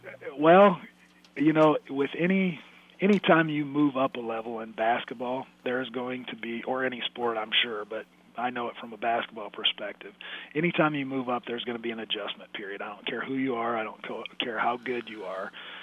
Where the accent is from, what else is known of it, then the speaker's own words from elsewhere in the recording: Council Bluffs, Iowa, United States; I was thinking about listing Council Bluffs as my hometown, because I had felt like I'd spent most of my life there, and it was really home to me.